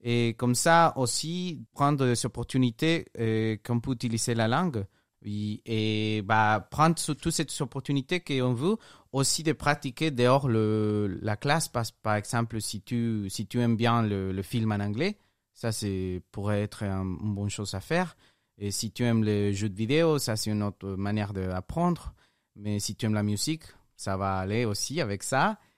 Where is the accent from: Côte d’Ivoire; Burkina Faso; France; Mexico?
Mexico; French is a second language; je viens de Mexique et je suis avec les Labs maintenant. Et je suis un prof d'anglais